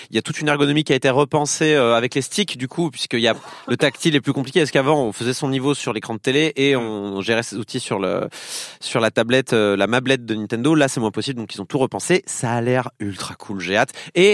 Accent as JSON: {"language": "French", "region": "south of France", "country": "France", "accent": "southern French", "said": "j'ai repris mon accent du sud, tu remarques."}